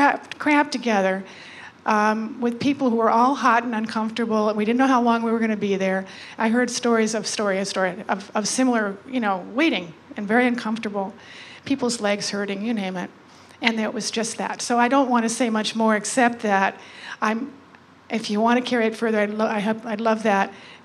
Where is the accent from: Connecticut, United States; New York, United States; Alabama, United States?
Connecticut, United States; When I returned after 3 days in Washington to my hometown in Connecticut